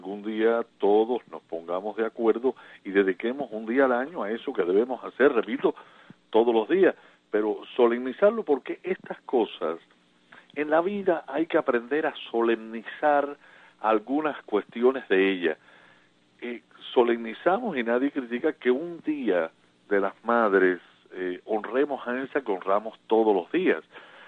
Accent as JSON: {"language": "Spanish", "country": "Cuba", "said": "somos todos hermanos, porque somos de una misma patria. Vivamos donde vivamos, somos la familia cubana."}